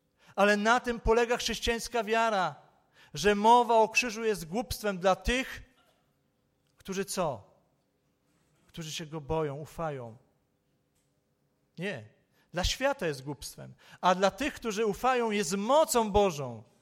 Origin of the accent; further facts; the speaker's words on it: Czechowice-Dziedzice, Silesian Voivodeship, Poland; może w Czechowicach, Dziedzicach, skąd pochodzę.